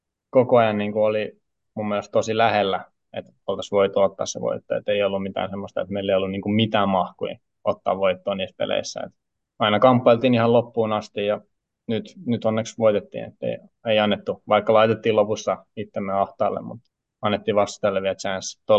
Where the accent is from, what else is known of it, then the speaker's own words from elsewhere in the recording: Viiala, Pirkanmaa, Finland; Mä oon alun perin Viialasta